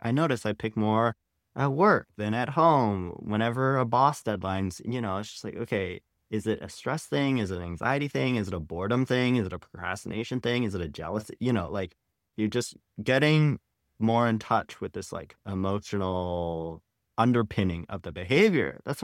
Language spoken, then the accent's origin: English; Canada; I'm Chinese Canadian and my parents immigrated from China in kind of the late 80s.